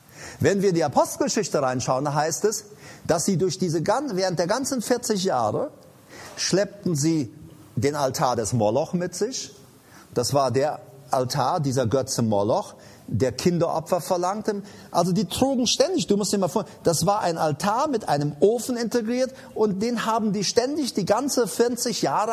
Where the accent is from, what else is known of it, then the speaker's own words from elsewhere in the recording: Paraguay; bei uns in Paraguay, da wo ich herkomme, hielten die schon lang.